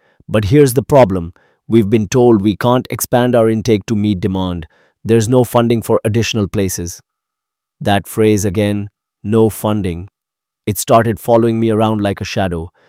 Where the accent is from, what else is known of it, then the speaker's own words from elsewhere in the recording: Manchester, North West England, United Kingdom; I grew up in Mossside